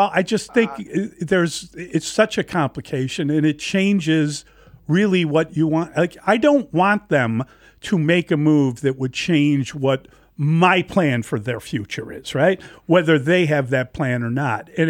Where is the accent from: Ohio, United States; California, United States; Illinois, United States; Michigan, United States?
Illinois, United States; Chicago; And I'm from the South Side, and I went to a seminary.